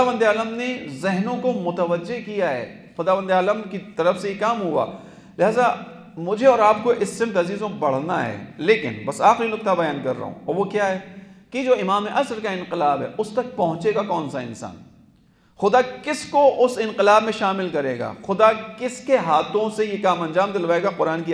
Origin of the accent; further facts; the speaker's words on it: Pakistan; میں پاکستان کی توہین نہیں کر رہا, میں بھی پاکستانی ہوں, بتا رہا ہوں ہمارے حکمرانوں میں ہمت نہیں ہے